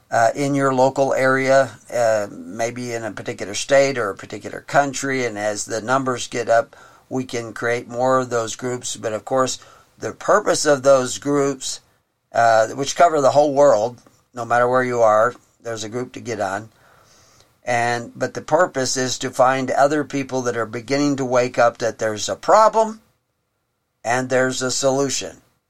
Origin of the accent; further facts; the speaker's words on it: Houston, Texas, United States; I grew up in Houston on the bayous in Texas